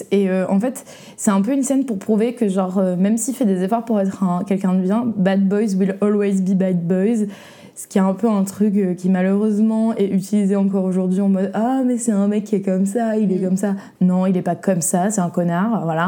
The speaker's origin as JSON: {"language": "French", "town": "Lyon", "region": "Auvergne-Rhône-Alpes", "country": "France", "tie": "born there", "said": "Sorry, je suis née à Lyon."}